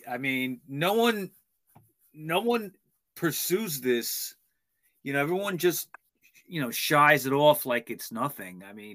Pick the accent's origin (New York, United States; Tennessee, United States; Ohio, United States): New York, United States; Queens; I mean, look, the guy's from Queens. I'm from Queens. I relate to that.